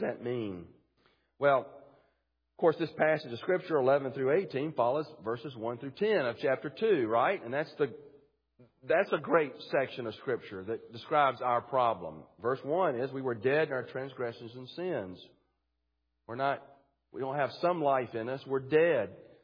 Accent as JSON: {"language": "English", "region": "the South", "country": "United States", "accent": "southern", "said": "They literally could not understand me with my southern accent. I had to repeat to them several times what my name was. They didn't understand through my thick accent."}